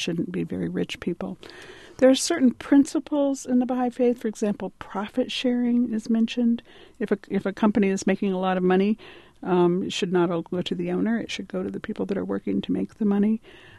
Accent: Urbana, Illinois, United States; I was born in Urbana.

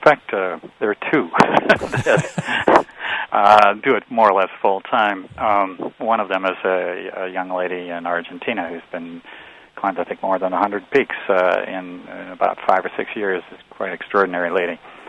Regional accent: New Lenox, Illinois, United States; also born or lived in Joliet; Yes, I was born in Joliet and raised in a little town about 4 miles away from there called New Lenox.

